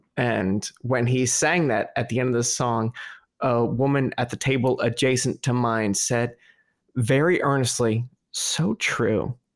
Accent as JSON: {"language": "English", "region": "New Jersey", "country": "United States", "tie": "born or raised there", "said": "I grew up obviously in New Jersey, and like East Coast summer ocean is it like warms up, but Maine, it just stays cold."}